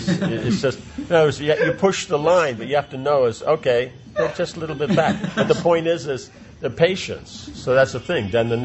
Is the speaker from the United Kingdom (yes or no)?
no; Hungary; English is a second language; I think I come from Hungary